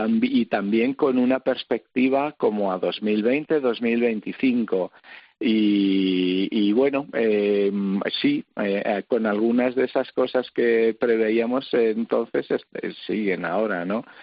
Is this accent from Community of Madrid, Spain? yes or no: no; Villadiego, Castile and León, Spain; no solo a España, sino a mi pueblo, ¿no? A Villadiego, en Burgos